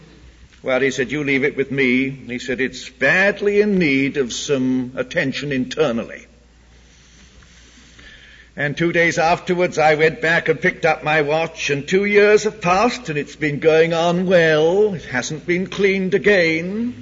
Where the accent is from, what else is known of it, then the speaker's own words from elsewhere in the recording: England, United Kingdom; born there; also born or lived in South America / West Indies; You know, I was born in England, even though I've lived in South America and the West Indies for so long.